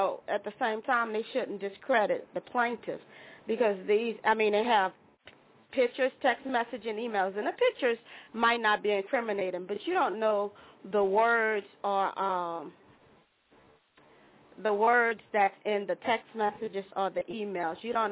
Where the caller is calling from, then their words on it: Houston, Texas, United States; I'm calling from Houston, Texas.